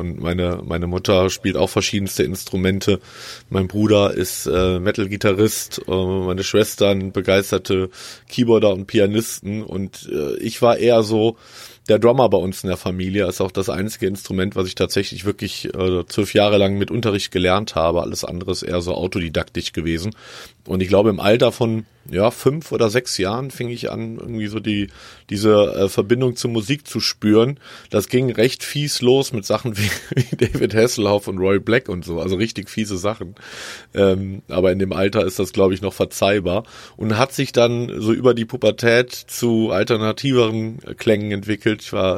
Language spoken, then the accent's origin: German; Cologne, North Rhine-Westphalia, Germany; now in Karlsruhe, Germany; Also ich bin Kölner mit halbamerikanischen Wurzeln, also habe einen amerikanischen Pass, bin aber in Deutschland groß geworden und lebe mittlerweile in Karlsruhe.